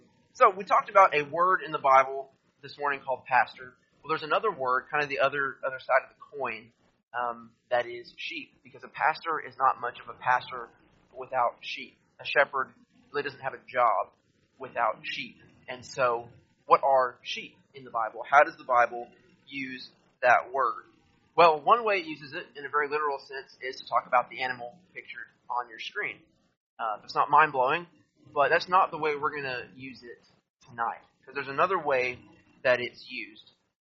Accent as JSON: {"language": "English", "country": "Zambia", "tie": "born or raised there", "said": "We had a few animals, a little farm growing up in Zambia"}